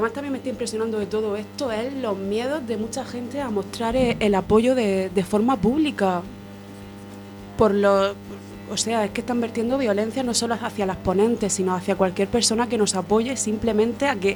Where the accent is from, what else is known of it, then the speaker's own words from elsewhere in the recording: Murcia, Region of Murcia, Spain; De Murcia.